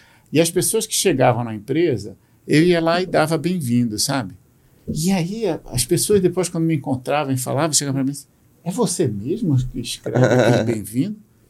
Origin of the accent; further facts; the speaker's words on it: Pernambuco, Brazil; eu sou pernambucano, tenho raízes, gosto disso.